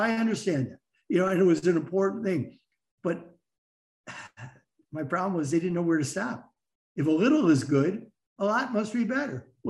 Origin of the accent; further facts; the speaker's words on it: Chicago, Illinois, United States; I'm from Chicago, so I would have to go down to 57th and Woodlawn in order to experience it in full blown force.